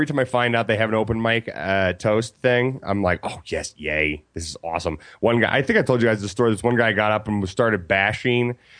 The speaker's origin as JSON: {"language": "English", "town": "Philadelphia", "region": "Pennsylvania", "country": "United States", "said": "Well, I'm from Philadelphia, so I probably don't. I probably have a slight skew in my bias, so."}